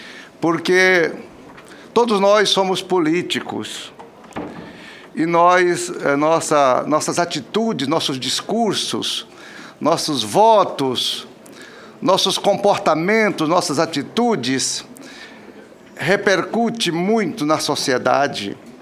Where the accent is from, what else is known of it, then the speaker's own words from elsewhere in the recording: Brasília, Federal District, Brazil; also born or lived in Tocantins / Goiânia / Rondônia; Eu fico dividido entre o norte e o centro-oeste, porque eu sou tocantinense de nascimento, criado em Brasília e Goiânia, e mais tarde fui para Rondônia. Então, sou goiano, tocantinense e rondoniense. Eu sou tudo.